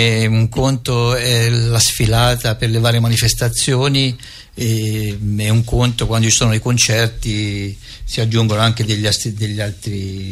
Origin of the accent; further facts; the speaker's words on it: Geneva, Switzerland; E praticamente io sono nato in una famiglia di musicanti bandistici. Vengo anche da Ginevra